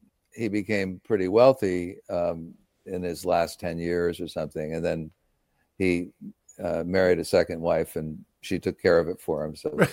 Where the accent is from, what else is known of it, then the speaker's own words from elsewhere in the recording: Philadelphia, Pennsylvania, United States; born there; I was born in Philly, yeah, in Jefferson. Yeah. My grandfather was a doctor there. Mm. My parents met at UPenn. Mm. I was the first of three. Mm. So they were still in their college town when she got pregnant. I was born in the Jefferson Hospital in Philly.